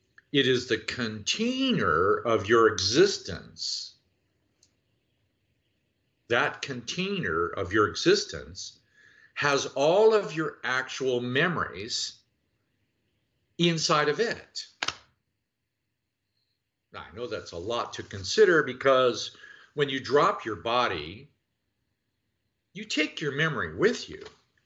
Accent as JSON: {"language": "English", "country": "United States", "said": "I'm a white old man from North America. I'm an American."}